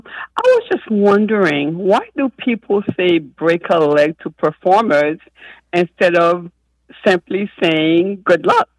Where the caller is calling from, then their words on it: Pembroke Pines, Florida, United States; I'm calling you from Pembroke Pines, Florida.